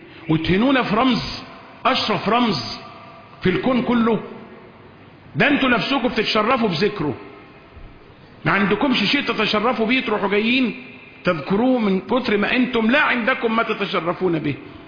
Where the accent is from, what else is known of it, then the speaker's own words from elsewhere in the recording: Egypt; وإحنا مصريين